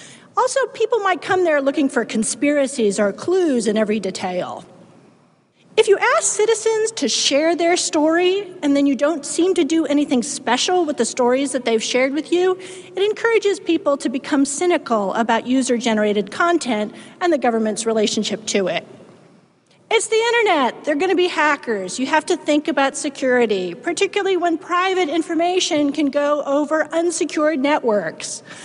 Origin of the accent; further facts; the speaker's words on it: California, United States; And besides, I'm from California. When I think safety, I don't think mountain lion.